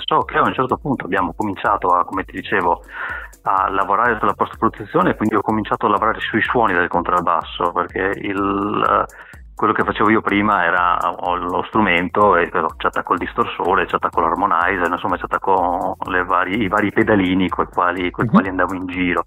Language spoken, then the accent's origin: Italian; Mestre, Veneto, Italy; Beh, io sono di Mestre, per cui il Veneto è casa mia.